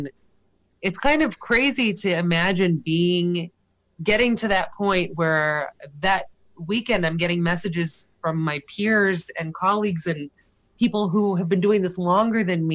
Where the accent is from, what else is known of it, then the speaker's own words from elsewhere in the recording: Massachusetts, United States; also born or lived in Chicago, United States; I'm not from Chicago. I moved there from Massachusetts.